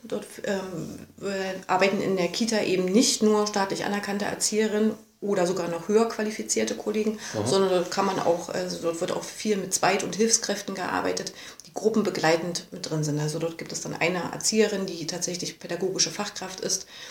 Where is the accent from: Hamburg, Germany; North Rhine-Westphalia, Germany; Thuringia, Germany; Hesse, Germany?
Thuringia, Germany; wo wir uns als Thüringer gerade im Bereich der frühkindlichen Bildung bundesweit einordnen